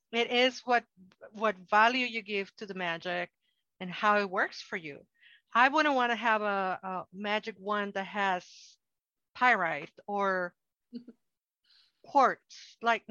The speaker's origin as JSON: {"language": "English", "country": "Mexico", "said": "I'm Mexican from Mexico."}